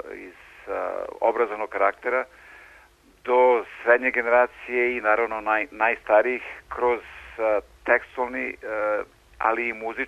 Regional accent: Serbia; meni bar, ja sam iz Srbije

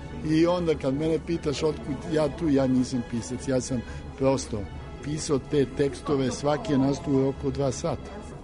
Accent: Belgrade, Serbia; born there; Ali i mi koji smo rođeni u Beogradu imamo obavezu prema Beogradu.

